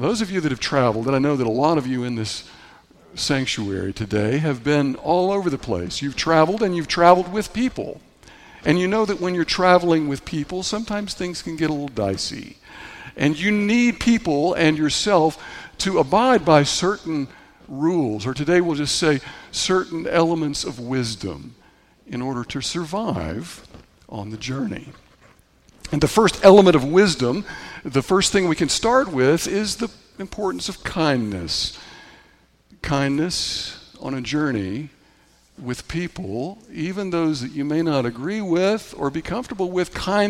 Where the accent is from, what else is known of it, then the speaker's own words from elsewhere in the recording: Tennessee, United States; growing up in Tennessee, we were told in Sunday school that these three kings, these wise men, came from afar, which in Tennessee, we thought they were firefighters coming from a fire.